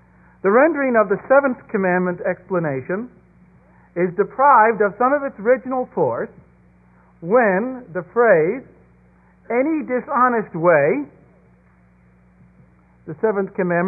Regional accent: Brooklyn, New York, United States; I'm from Brooklyn, New York, I never had an opportunity to tempt away from my neighbor his cattle.

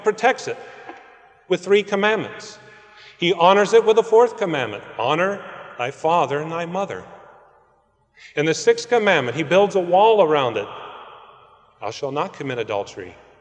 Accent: Los Angeles, California, United States; I'm from the Los Angeles area, metropolitan Los Angeles. It has all the problems of a big city. Crime, gangs, drugs, and these things.

